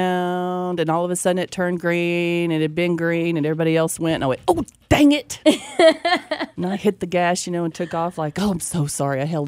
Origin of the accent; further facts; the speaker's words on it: Oklahoma, United States; Okay, so I'm from Oklahoma. Mm-hmm. Tornado country.